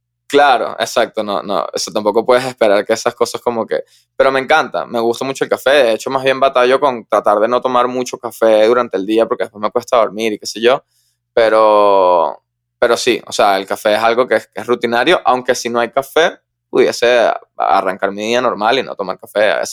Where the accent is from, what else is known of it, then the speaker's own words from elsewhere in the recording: Venezuela; digamos que como venezolanos nos ha tocado este tema de la no estabilidad